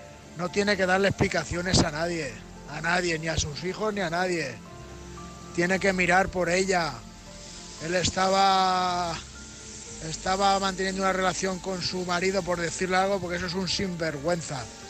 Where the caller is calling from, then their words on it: Alicante, Valencian Community, Spain; desde Alicante.